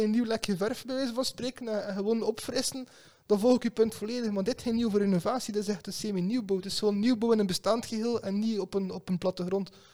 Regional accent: Flanders, Belgium; Ik ben als Vlaming, man. Recht door zee.

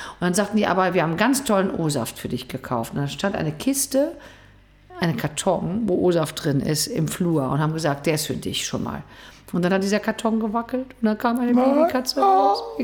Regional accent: Dülken, North Rhine-Westphalia, Germany; Und es gab einen Schreibwarenladen in meiner alten Stadt, wo ich herkomme, Dülken

